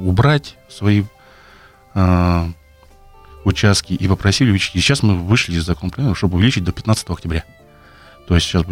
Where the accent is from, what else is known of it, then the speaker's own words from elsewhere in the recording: Sotnikovo, Russia; Я сам коренной житель села Сотникова, там родился, ходил в детский сад, в школу, занимался там спортом.